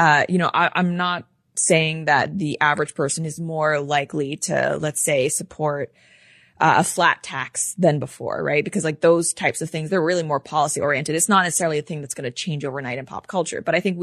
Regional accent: Hong Kong; born or raised there; also born or lived in Canada

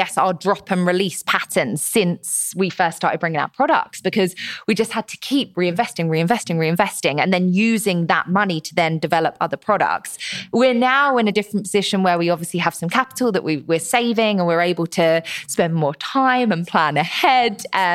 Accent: United Kingdom; So at the time, you know, I'm British.

